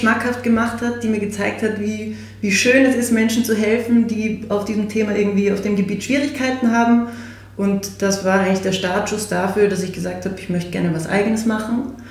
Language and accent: German; Salzburg, Austria; Wir sind in Salzburg aufgewachsen